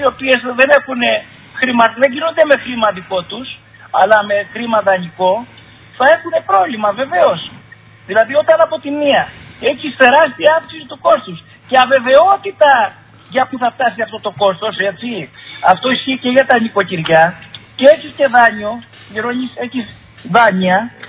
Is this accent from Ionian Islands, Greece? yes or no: yes; Valsamata, Ionian Islands, Greece; ειδικά στο χωριό μου στα Βαρσαμάτα, Φραγκάτα εκεί ομαλά